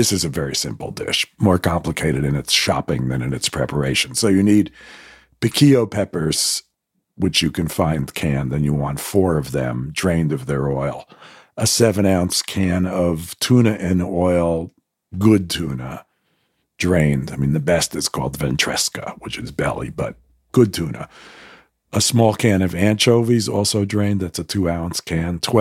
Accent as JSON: {"language": "English", "country": "United States", "tie": "born or raised there", "said": "I mean, I grew up as an American Jew."}